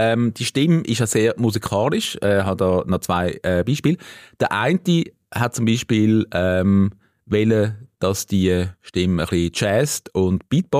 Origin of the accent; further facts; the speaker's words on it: Zurich, Switzerland; accent: Mittelland dialect; also ich bin ja Zürcher, für mich ist das normal, für andere Schweizer wahrscheinlich nicht. Aber es ist so ein bisschen der Mittelland-Dialekt, so, der weit verbreitet ist